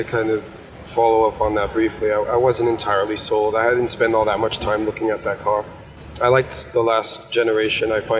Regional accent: New York, United States; I grew up in New York, and I like the Javits Center.

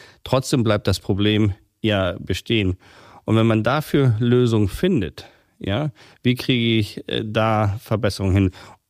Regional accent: Hamburg, Germany; ich komme jetzt aus Hamburg

